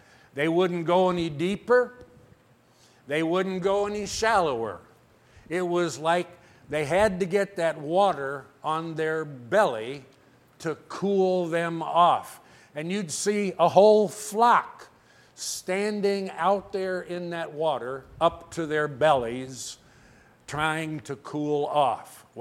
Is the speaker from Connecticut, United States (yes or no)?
no; Oklahoma, United States; Growing up in Oklahoma, we used to see, and you perhaps have seen it here, we have a lot of hot weather down there